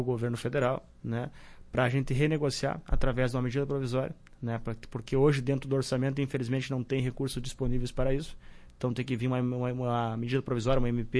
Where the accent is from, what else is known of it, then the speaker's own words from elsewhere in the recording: São Luiz Gonzaga, Rio Grande do Sul, Brazil; Eu sou de São Luís Gonzaga, minha região das Missões.